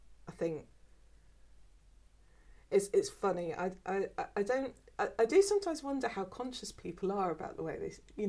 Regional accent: London, United Kingdom; also born or lived in Northampton / South East Scotland; So I was born in Northampton, although both of my parents were from South London. And we moved back to South London when I was very young. And then we moved up to South East Scotland.

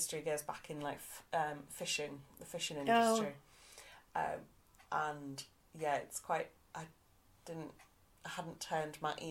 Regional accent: Hull, Yorkshire and the Humber, United Kingdom; I'm from a place called, I'm from Hull, so we would, that, bread cake is anything that you can put your sandwich in.

